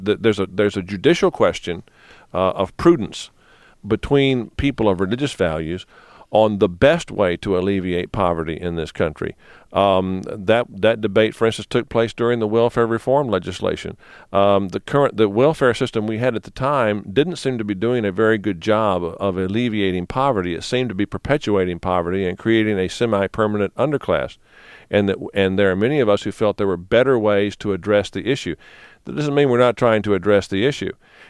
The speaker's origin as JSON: {"language": "English", "country": "United States", "said": "That's not a list I want to be on as an American."}